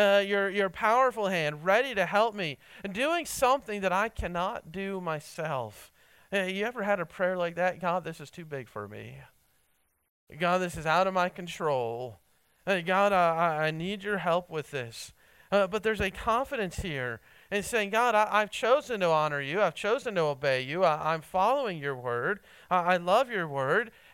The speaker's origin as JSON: {"language": "English", "region": "Ohio", "country": "United States", "tie": "born or raised there", "said": "I remember growing up, I grew up in Ohio, so obviously north of here, we'd get lots and lots of snow"}